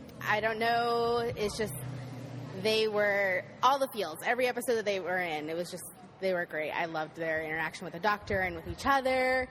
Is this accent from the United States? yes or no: yes; Salt Lake City, Utah, United States; I'm from Salt Lake City, Utah.